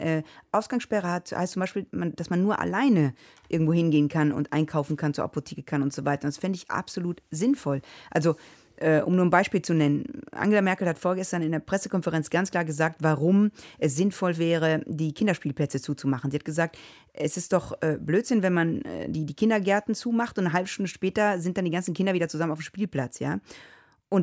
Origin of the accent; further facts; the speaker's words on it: Rome, Lazio, Italy; German is a second language; also ich bin in Rom aufgewachsen, ja, Rom fehlt mir